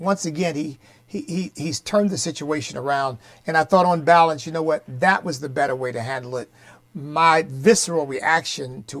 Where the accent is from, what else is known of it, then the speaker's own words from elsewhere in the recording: Pennsylvania, United States; I grew up in Pennsylvania, by the way. There's always a strong Puerto Rican community there, at least from the time I was growing up there.